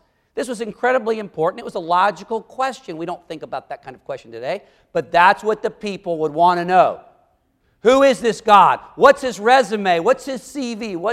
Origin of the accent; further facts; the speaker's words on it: the South, United States; One of which, I'm from the South, was to protect the institution of slavery.